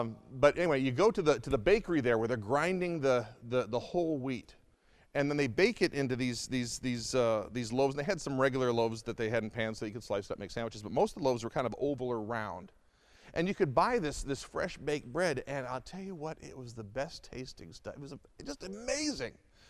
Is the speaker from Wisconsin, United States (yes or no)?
no; Detroit, Michigan, United States; I grew up in the Metro Detroit area.